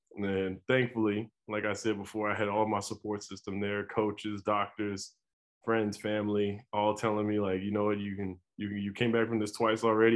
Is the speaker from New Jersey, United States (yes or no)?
no; Colorado, United States; coming from a Colorado high school, growing up in Colorado and then going to the University of Colorado